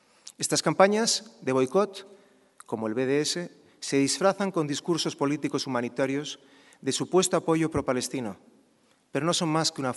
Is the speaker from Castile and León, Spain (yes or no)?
no; Madrid, Community of Madrid, Spain; nos comprometemos a seguir haciendo esfuerzos para que se nos conozca mejor y para que Madrid siga siendo un lugar de convivencia ejemplar